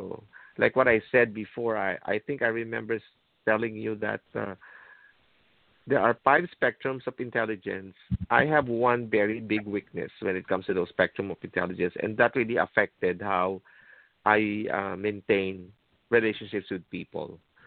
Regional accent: Philippines; You know how it is when you're growing up in the Philippines.

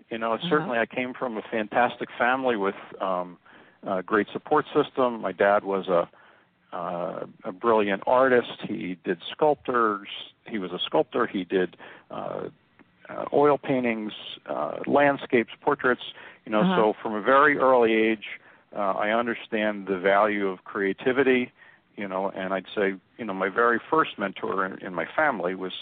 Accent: Levittown, Pennsylvania, United States; moved away as an adult; now in Phoenix, United States; Well, I was born and raised in Levittown, Pennsylvania, and I lived in the Philadelphia area, went to school in the Philadelphia area. For probably the first 32 years of my life.

